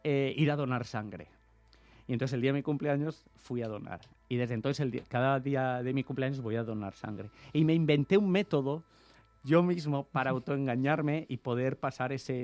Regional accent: Valencian Community, Spain; Yo soy valenciano y al valenciano lo hablo muy, muy mal.

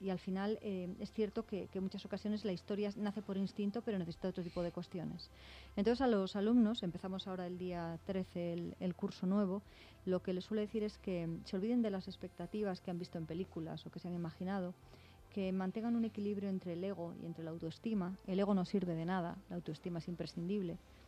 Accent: Bilbao, Basque Country, Spain; Sí, yo soy vasca. Mi familia es gallega, eran emigrantes gallegos en el País Vasco, pero nací en Bilbao debido a ello.

